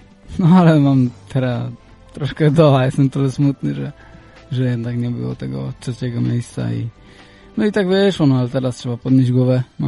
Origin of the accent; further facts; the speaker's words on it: Leszno, Greater Poland Voivodeship, Poland; jak się wychowaliśmy w Leśnie